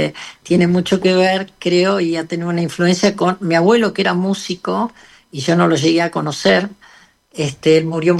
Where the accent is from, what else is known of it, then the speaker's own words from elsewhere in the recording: Mercedes, Buenos Aires Province, Argentina; born there; Yo nací en Mercedes y pasaba los veranos y los fines de semana allá. La familia por parte de mamá es de Mercedes y mi papá era de Luján